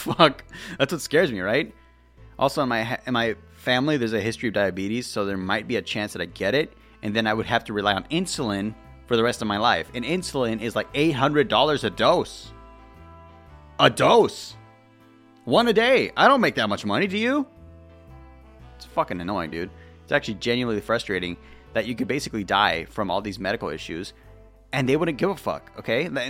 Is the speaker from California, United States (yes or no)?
yes; California, United States; Like I'll be like, I'm from California, but I'll be in another country.